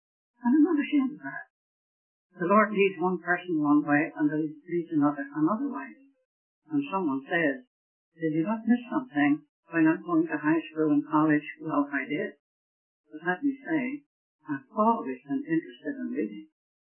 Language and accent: English; Northern Ireland, United Kingdom; born there; I think most of you know that I'm an Irishman. I'm not ashamed of that. I was born in the north of Ireland 85 years ago.